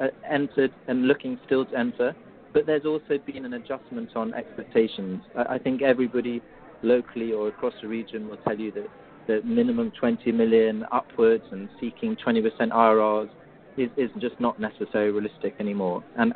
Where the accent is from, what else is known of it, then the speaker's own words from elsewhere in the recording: England, United Kingdom; I mean, this is a subject that's close to my heart, being an Englishman based in Central Eastern Europe.